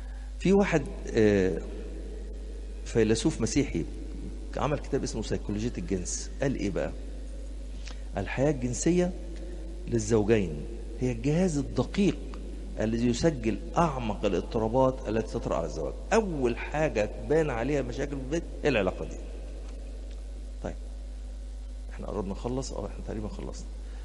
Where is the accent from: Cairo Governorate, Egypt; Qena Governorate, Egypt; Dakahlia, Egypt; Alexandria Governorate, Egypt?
Cairo Governorate, Egypt; Shubra; انا من شبرا اصلا